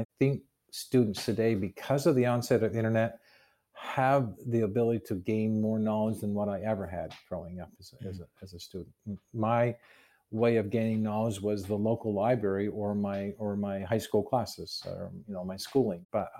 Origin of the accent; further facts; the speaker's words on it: Fort Fairfield, Maine, United States; when Fort Fairfield reached out and said, we really like to have … come back home and be our superintendent, I just a sense of pride.